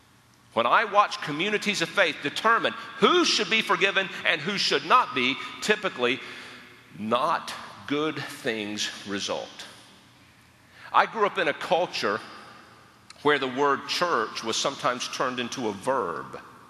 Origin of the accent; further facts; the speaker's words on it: North Carolina, United States; in the culture at large where I grew up in North Carolina, you would sometimes hear of communities churching somebody